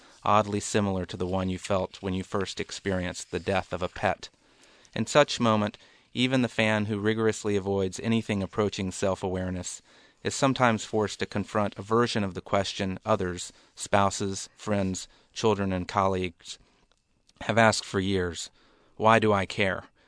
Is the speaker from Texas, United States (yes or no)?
no; Birmingham, Alabama, United States; Well, I grew up in Birmingham and went to college at Columbia, New York City